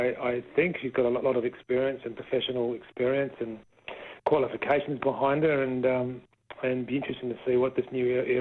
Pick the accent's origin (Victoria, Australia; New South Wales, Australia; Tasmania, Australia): Tasmania, Australia; I grew up in Tassie, but I spent a lot of time all around Australia, all around the world actually, but a lot of time in Melbourne and Sydney and then a lot of time overseas.